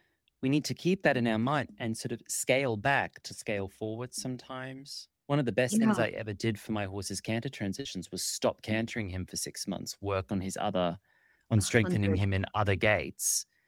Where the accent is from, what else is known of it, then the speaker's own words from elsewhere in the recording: Australia; Now, I'm an Australian